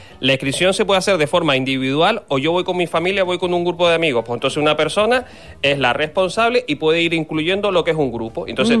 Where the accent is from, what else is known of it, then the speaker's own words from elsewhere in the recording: Las Palmas, Canary Islands, Spain; nosotros allí en Las Palmas, yo que soy allí de Las Palmas, mucha gente de mi zona